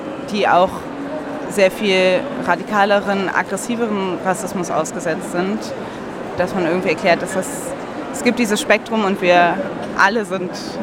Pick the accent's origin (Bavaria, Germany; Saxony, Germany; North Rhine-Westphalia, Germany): North Rhine-Westphalia, Germany; Cologne; ich bin in Köln aufgewachsen, in einem urbanen Umfeld